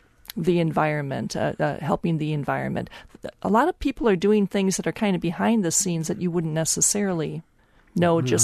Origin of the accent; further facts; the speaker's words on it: Wisconsin, United States; Larry knows I grew up in Sheboygan County. And I know Greenbush quite well, or at least I used to, because our farm was in the town of Greenbush.